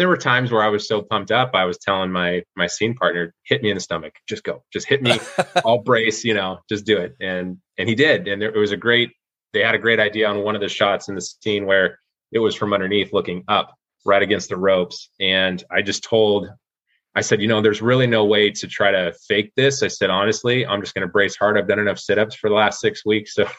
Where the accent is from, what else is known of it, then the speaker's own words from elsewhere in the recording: Seattle, Washington, United States; moved away as an adult; now in Los Angeles, United States; I'm from the Seattle area. I've been in LA for about 3 years.